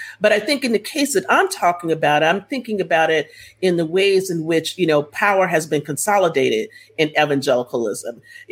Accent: Texas, United States; when Rick Perry was running from Texas, I'm from Texas

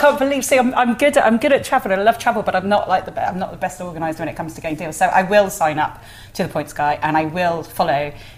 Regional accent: Australia; God, I love being Australian.

